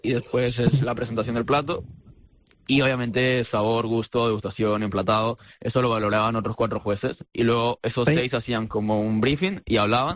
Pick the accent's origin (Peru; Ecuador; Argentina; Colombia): Peru; now in Canary Islands, Spain; porque yo soy peruano, vivo en Canarias, pero soy peruano.